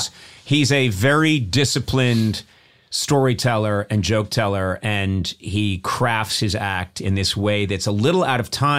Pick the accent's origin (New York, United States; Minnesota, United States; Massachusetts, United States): Massachusetts, United States; Boston; We do have something in common. We're both from the Boston area.